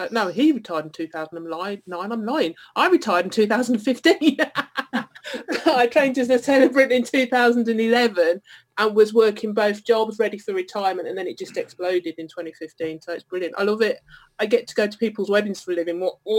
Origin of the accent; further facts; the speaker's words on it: Birmingham, West Midlands, United Kingdom; accent: Birmingham; now in Essex, United Kingdom; I'm based down in Essex, but I was brought up in Birmingham, so I've still got a bit of the twang. So I moved down here chasing husband number two in 2005.